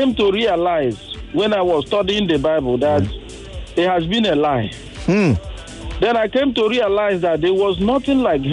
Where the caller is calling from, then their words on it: Okota, Lagos, Nigeria; I'm calling you from Okota at the moment.